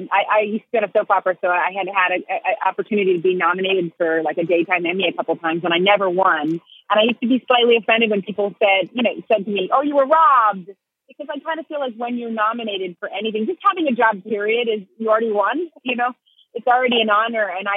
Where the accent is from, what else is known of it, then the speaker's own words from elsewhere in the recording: Houston, Texas, United States; I'm in Houston. I'm from Houston, so I get to be home, actually, this weekend, you know, visiting family and friends